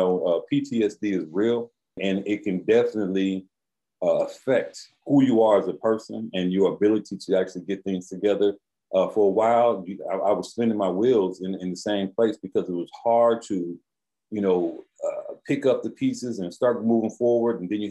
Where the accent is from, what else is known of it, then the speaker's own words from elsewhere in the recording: Milwaukee, Wisconsin, United States; We're all from Milwaukee, all our family is here.